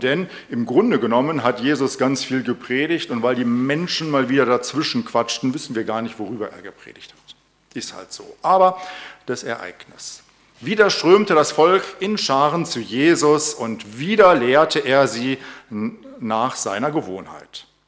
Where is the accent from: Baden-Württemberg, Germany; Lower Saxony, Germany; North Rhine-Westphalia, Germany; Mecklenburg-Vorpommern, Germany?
Baden-Württemberg, Germany; Weinsberg; da war ich Besucher in der evangelischen Kirche in meinem Heimatdorf. Ich wohne in einem kleinen Dorf, das zur Stadt Weinsberg dazugehört.